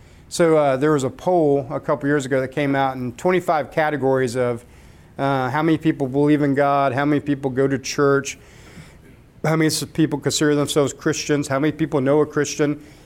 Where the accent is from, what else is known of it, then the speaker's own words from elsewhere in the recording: Spring Hill, Texas, United States; now in Germany; I grew up in East Texas in a little town outside of Longview called Spring Hill.